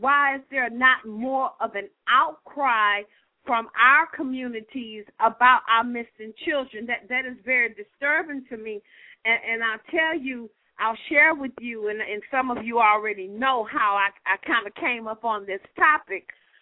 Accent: Houston, Texas, United States; He's in my hometown right now, cutting up, but he's running H-Town.

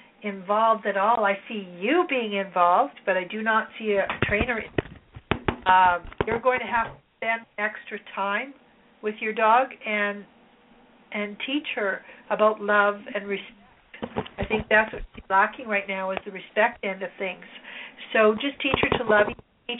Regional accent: Canada; maybe I'm naive because I'm Canadian, but that doesn't happen up here.

